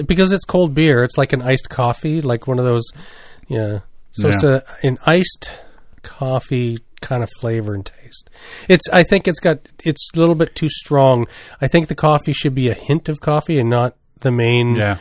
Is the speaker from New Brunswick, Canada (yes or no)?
yes; Saint John, New Brunswick, Canada; Yeah, well, that's what we called it growing up. I'm from St. John near there, so.